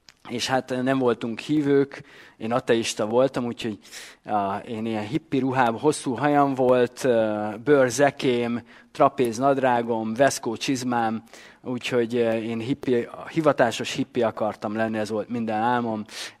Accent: Debrecen, Hajdú-Bihar, Hungary; gyerekkori játszó pajtások voltunk, Debrecenben, hogy felnőttünk.

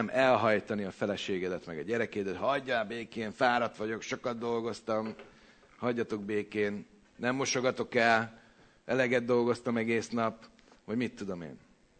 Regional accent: Hungary; Büszke voltam, hogy magyar vagyok.

